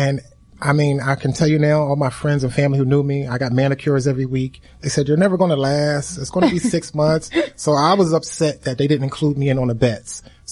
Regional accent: Philadelphia, Pennsylvania, United States; I came up with the name of the company basically because I was homesick from Philadelphia. I grew up on a small block called Summer Street.

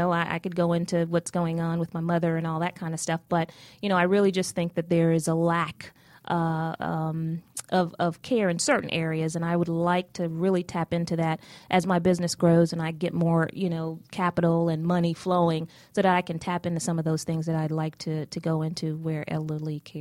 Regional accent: Saint Croix, U.S. Virgin Islands; also born or lived in Bronx, United States; I was born in the Bronx, New York, but just stayed there for about a year, and then Mom moved back to St. Croix, and so I grew up in the islands, in the Virgin Islands, and that's where all my family is

